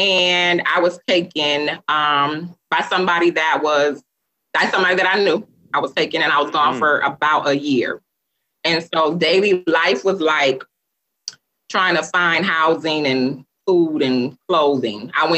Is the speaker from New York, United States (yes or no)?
no; Grand Rapids, Michigan, United States; So I am from Grand Rapids, Michigan.